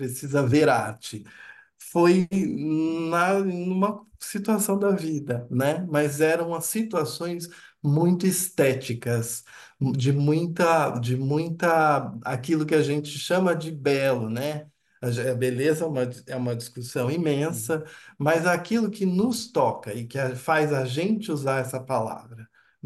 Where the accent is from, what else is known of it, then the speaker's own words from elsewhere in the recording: Itu, São Paulo, Brazil; eu sou do interior de São Paulo, sou de uma cidade que se chama Itu